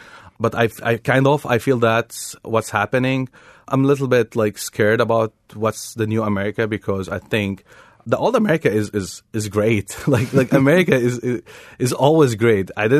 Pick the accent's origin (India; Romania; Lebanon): Lebanon; English is a second language; moved away as an adult; now in United States; I came from Lebanon. I didn't came from Syria. I did my undergrad in an American university in Beirut, and then I worked there for a couple of years till 2013.